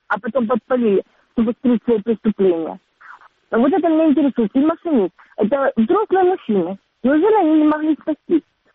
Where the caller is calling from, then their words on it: Donetsk Oblast, Ukraine; Алло, Донецкая область.